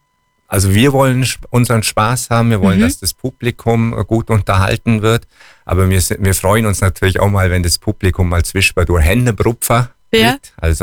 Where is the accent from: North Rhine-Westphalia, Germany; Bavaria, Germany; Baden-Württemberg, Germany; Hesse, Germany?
Bavaria, Germany; accent: Hindelang dialect; first language Hindelang dialect; ich fühle mich einfach in dieser Hindelanger Dialekt, das ist meine Muttersprache, da spreche ich auch im Alltag